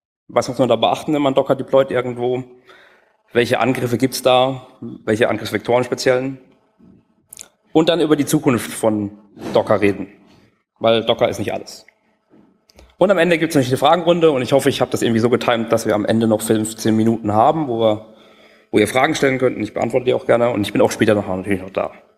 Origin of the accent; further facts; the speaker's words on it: Karlsruhe, Baden-Württemberg, Germany; Ich komme aus Karlsruhe.